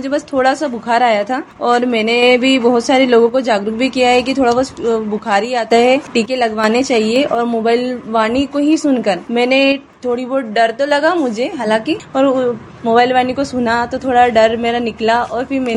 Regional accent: Khandwa, Madhya Pradesh, India; मैं खंडवा की रहने वाली हूँ।

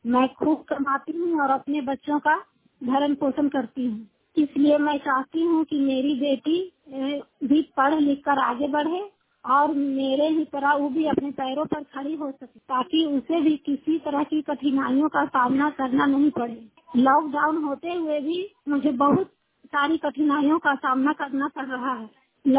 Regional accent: Bishnugarh, Jharkhand, India; मैं बिष्णुगढ़ की रहने वाली हूँ, जिला हजारीबाग।

